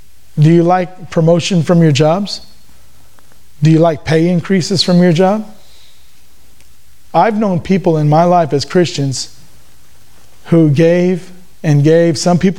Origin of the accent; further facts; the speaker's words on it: Texas, United States; And please forgive me, I'm Texan, okay?